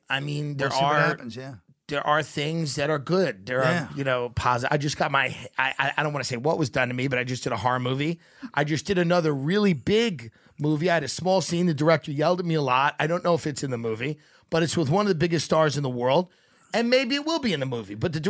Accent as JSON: {"language": "English", "country": "Ireland", "said": "That's the thing about being Irish, is not really expecting, like, people that I know that are really drunk on hope."}